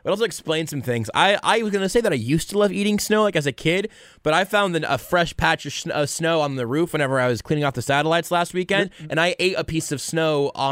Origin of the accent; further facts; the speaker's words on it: Atlanta, Georgia, United States; I want to play in the Super Bowl in my hometown of Atlanta.